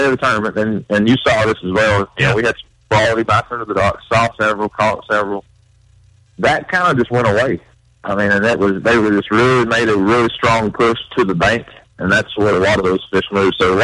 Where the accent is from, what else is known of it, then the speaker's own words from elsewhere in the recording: Tennessee, United States; Growing up in East Tennessee, I guess it's kind of a common thing, I guess, to use a spinning rod year round.